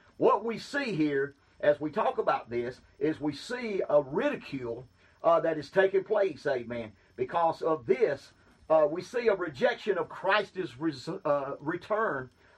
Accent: Georgia, United States; He knew I was a Baptist, amen, and He knew I was from Georgia.

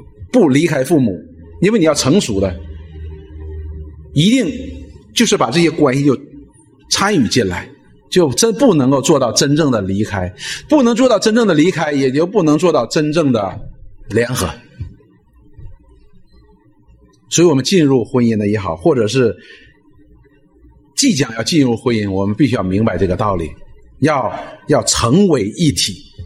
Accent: China; 所以我们中国人呢，实际上是有些时候呢会有一些问题的

